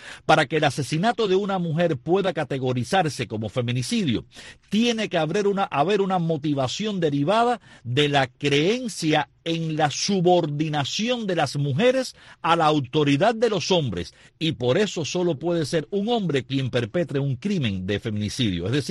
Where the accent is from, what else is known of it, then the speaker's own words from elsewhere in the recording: Cuba; todos nosotros somos cubanos.